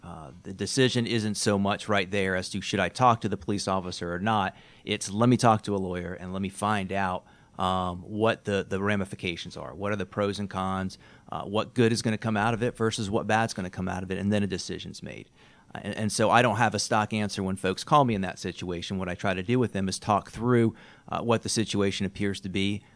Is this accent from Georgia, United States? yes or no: yes; Dunwoody, Georgia, United States; I grew up in Dunwoody. I went to Dunwoody High School.